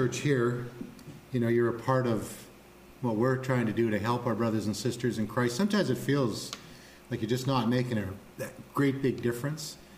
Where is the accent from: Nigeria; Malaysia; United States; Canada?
Canada; I hold up my Canadian passport, I'm a Canadian. This is a country I'm from.